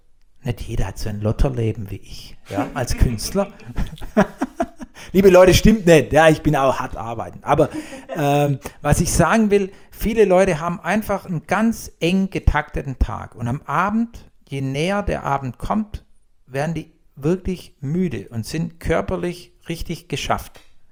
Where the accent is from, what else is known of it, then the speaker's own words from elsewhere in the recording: Baden-Württemberg, Germany; accent: Swabian; als Schwabe ist es sehr gut.